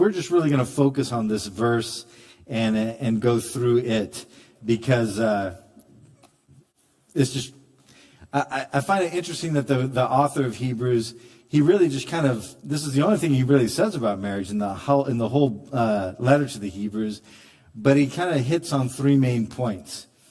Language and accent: English; Northwest, United States; and the people from the South, I was from the Northwest, but they had a lot of people coming up from the South